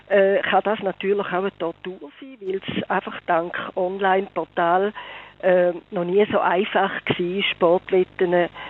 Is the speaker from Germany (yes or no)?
no; Switzerland; auch bei uns in der Schweiz